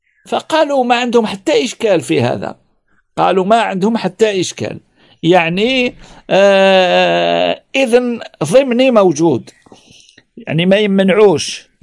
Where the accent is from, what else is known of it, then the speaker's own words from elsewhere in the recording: Algeria; وهذا خاصة في الغرب، في الغرب الجزائري عندنا يا حوجي.